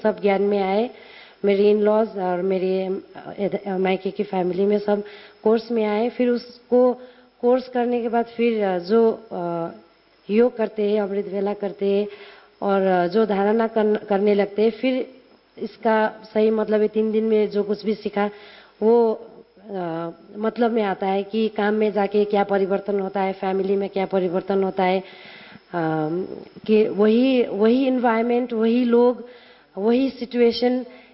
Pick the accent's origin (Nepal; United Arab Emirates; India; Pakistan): Nepal; मैं नेपाल से हूँ और नेपाल धरान में स्थित BP Koirala institute of health sciences में पैथोलॉजिस्ट के पोस्ट दौर से काम करती हूँ।